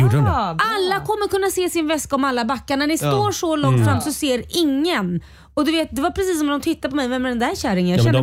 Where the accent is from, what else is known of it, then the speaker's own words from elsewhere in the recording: Sweden; vi som svenskar är ju så fruktansvärt bra på att stå i kö